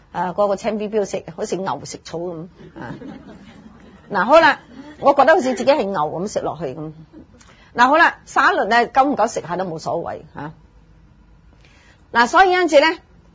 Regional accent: China; 所以日本人呢即是的心都是凶過我們中國人的，要說起上來凶狠過我們中國人的

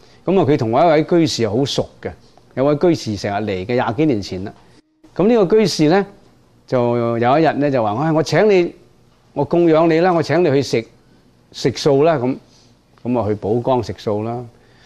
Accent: Guangdong, China; 广东我哋广东人讲咧，有一类人系咁嘅

